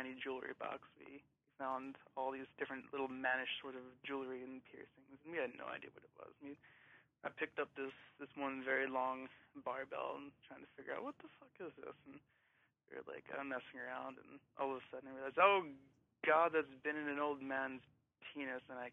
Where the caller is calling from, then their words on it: Baltimore, Maryland, United States; I seem to be your newest listener. … from Baltimore